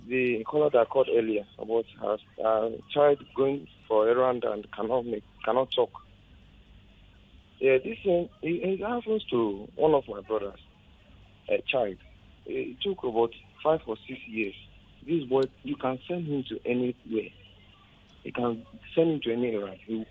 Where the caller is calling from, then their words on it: Ecuador; Yeah, I'm calling from Ecuador.